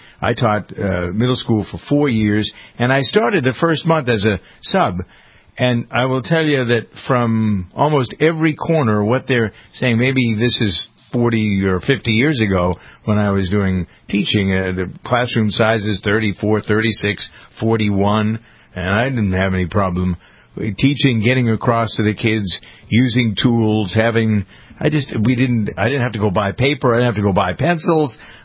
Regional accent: Framingham, Massachusetts, United States; I know we've had a big to-do in my hometown of Framingham about class size

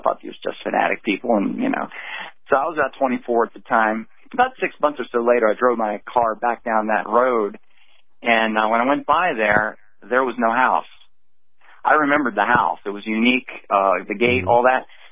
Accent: Baltimore, Maryland, United States; I grew up in South Baltimore, middle class family, and we went to a little Lutheran church up the street.

